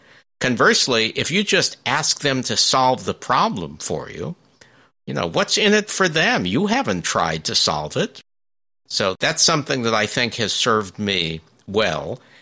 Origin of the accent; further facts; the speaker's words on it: North Hollywood, California, United States; I grew up in a suburb of Los Angeles, North Hollywood, to be specific.